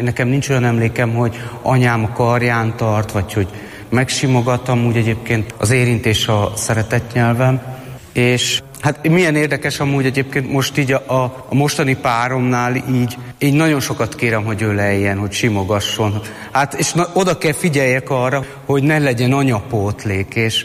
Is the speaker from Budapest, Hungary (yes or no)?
yes; Budapest, Hungary; Én Kőbányán nőttem fel, a Pongrácz telepen. Egy ötgyermekes cigány családnak a legidősebb tagja vagyok. A mi családunk bűnöző család volt, éjszakaiak.